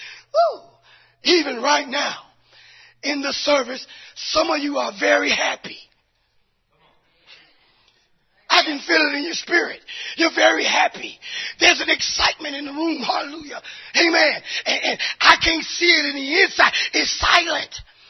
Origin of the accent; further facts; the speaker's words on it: the South, United States; you know, I like it hot because I'm from the South. You know, so my Easter is normally a hot Easter.